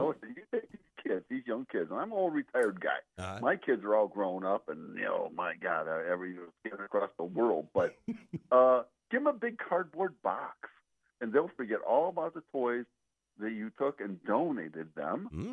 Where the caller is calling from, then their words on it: Marion, United States; I'm calling from Marion up here